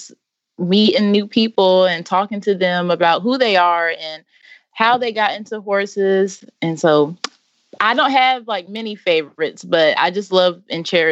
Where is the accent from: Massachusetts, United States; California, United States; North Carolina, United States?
North Carolina, United States; Wendell; I'm from Wendell, North Carolina. And I grew up with horses